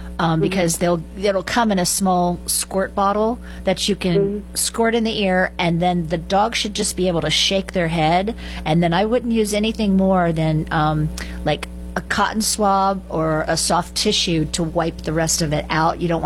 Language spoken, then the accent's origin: English; Florida, United States; But growing up in Florida, we had a lot of seaweed, which is called Elodea, in our lakes.